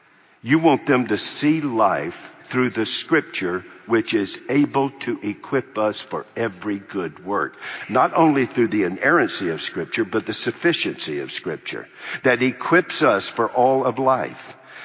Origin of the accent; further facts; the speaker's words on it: United States; In God's providence, I'm an American.